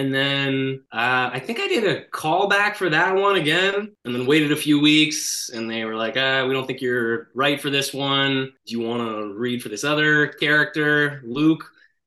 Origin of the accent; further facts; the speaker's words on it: Toronto, Ontario, Canada; Like I grew up in Toronto and it would be on TV a lot.